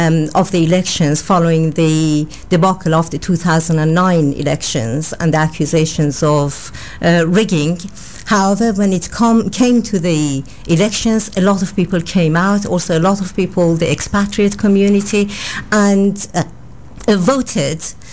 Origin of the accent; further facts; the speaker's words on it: Iran; moved away as an adult; now in Bristol, United Kingdom; Well, I'm originally from Iran. I came to Britain when I was 21, following the Iranian Revolution, and I married, had children, and stayed on.